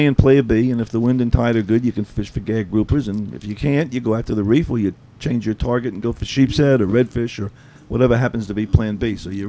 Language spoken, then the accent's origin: English; New York, United States; I'm from New York originally. We've been living here about the last 11 years.